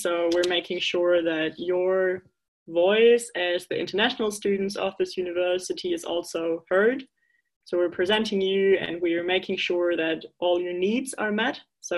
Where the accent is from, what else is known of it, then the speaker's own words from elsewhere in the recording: Germany; now in Finland; I'm originally from Germany, where you just sing a lot and drink while singing.